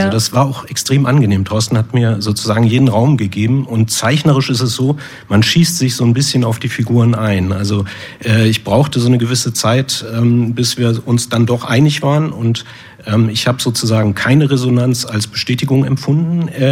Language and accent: German; Bremen, Germany; ich bin in Bremen aufgewachsen ursprünglich